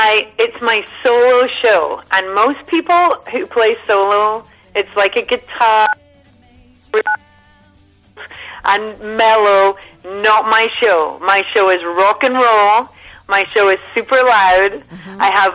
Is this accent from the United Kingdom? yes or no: yes; St Andrews, Scotland, United Kingdom; also born or lived in Edinburgh; No, so I am from Edinburgh, which... Uh-huh. It's kind of soft. It's a bit softer. Well, I'm actually from St. Andrews, which is definitely softer. Mm-hmm. So, and my parents were English, so I didn't get such a strong accent.